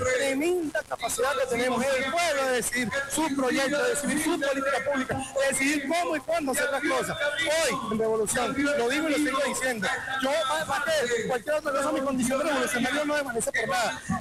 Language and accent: Spanish; Urdaneta, Venezuela; vengo del municipio de Urdaneta.